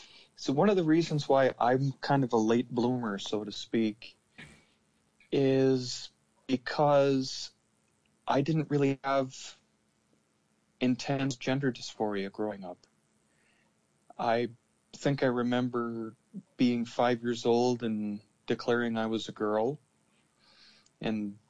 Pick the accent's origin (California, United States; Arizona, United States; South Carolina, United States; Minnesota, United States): Minnesota, United States; Plus, growing up in rural Minnesota, my hometown had a population of about 1,400. You know, a booming metropolis.